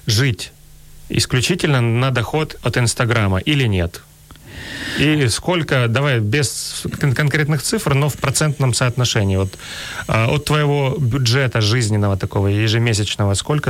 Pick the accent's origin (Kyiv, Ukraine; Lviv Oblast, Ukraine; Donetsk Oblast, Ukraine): Donetsk Oblast, Ukraine; Mariupol; потому что я сам из Мариуполя, я оттуда, я братюня, так скажем.